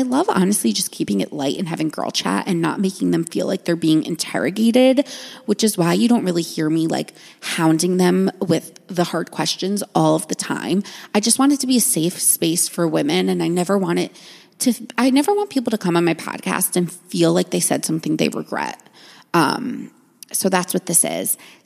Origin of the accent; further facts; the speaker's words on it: Montville, New Jersey, United States; I'm from Montville. So I'm like obviously from where Melissa and Teresa are from.